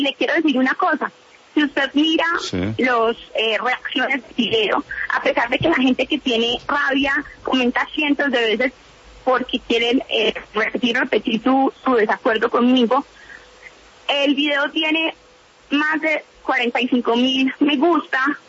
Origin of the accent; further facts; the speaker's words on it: Colombia; Yo no soy uribista, yo no soy santista, yo soy colombiana.